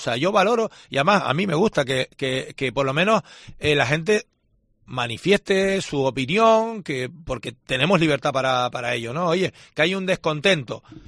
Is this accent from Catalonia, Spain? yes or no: no; Garachico, Canary Islands, Spain; Yo soy de un pueblo, soy de Garachico.